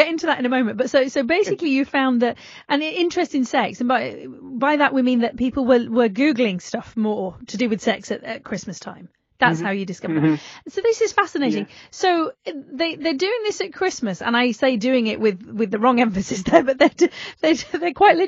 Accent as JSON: {"language": "English", "country": "United Kingdom", "said": "So this is making us all smile because we are British, and that's how we talk about things like this"}